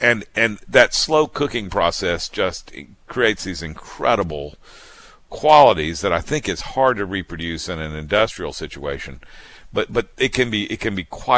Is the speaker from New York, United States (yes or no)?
no; Mississippi, United States; I'm from Mississippi, 20 miles from the Alabama state line, so you can't just, there ain't much difference between me and everybody else in Alabama.